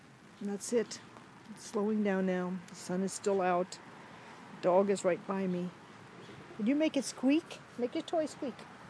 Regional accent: Iowa, United States; now in California, United States; And the size of the drops are extremely tiny, so it's not like rain where I'm used to from Iowa. Well, I'm not used to it. I haven't been there for 50 years.

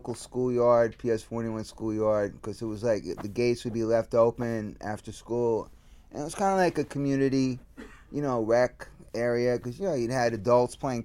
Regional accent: Manhattan, New York, United States; Well, I grew up in Manhattan, but I grew up on 9th Street and 5th Avenue at a pivotal time in my life at the old 5th Avenue Hotel.

